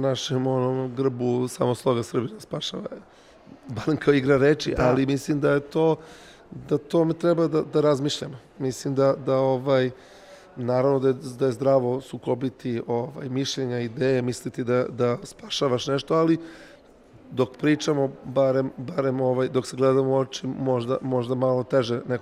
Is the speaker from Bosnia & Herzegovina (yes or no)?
no; Serbia; kod nas mnogi misle da smo mi preveliki autošovinisti kao Srbi